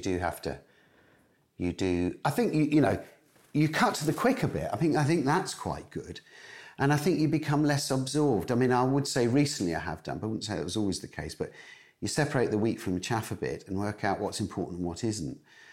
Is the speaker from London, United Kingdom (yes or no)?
no; West Midlands, United Kingdom; born there; I actually went back to the village I was born in just outside Wolverhampton